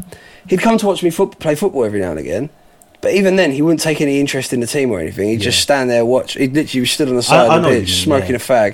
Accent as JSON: {"language": "English", "town": "Enfield", "region": "London", "country": "United Kingdom", "tie": "born there", "said": "So, although I was born in Enfield"}